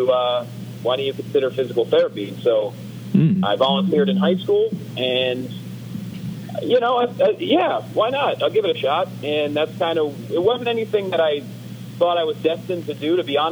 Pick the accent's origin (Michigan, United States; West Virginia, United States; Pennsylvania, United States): Pennsylvania, United States; Northampton; I grew up in Northampton, Pennsylvania, and then went to college in Philly, University of the Sciences in Philadelphia